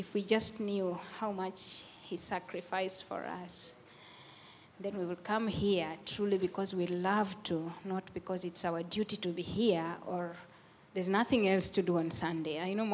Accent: Kenya; I come from Kenya.

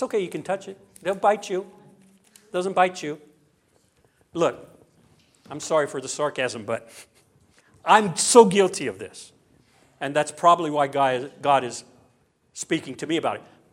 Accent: Southern United States, United States; I'm from the South, though, so.

